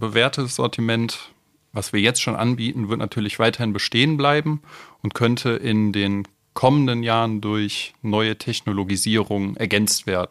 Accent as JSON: {"language": "German", "town": "Dormagen", "region": "North Rhine-Westphalia", "country": "Germany", "said": "Ich komme aus dem schönen Dormagen, gelegen zwischen Köln und Düsseldorf, also genau in der Mitte oder relativ in der Mitte. Bin 31 Jahre alt"}